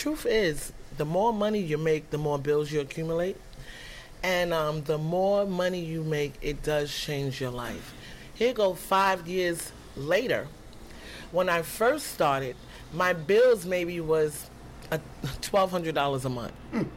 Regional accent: New York City, New York, United States; born there; And I was born in Harlem, Manhattan, and the saying in Harlem is, no sleep, get money.

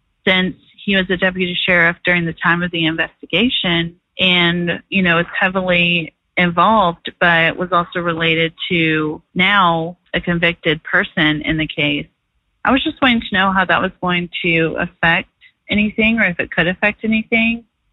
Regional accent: Nashville, Tennessee, United States; I am from Nashville, Tennessee, and I'm loving the podcast.

